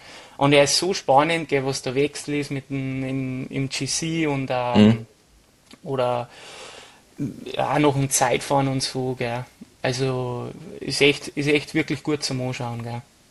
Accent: Germany; ich bin Deutscher

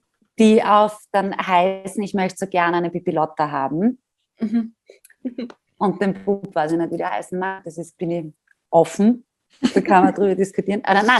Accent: Graz, Styria, Austria; als Grazerin, die immer viele Freunde in Wien gehabt hat.

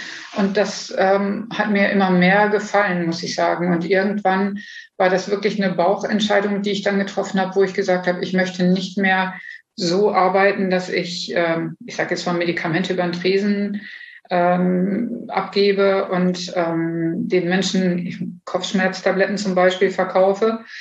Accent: Bad Pyrmont, Lower Saxony, Germany; born there; Also geboren wurde ich in Bad Pyrmont und war schon immer jemand, ich würde jetzt sagen mal Nestflüchter.

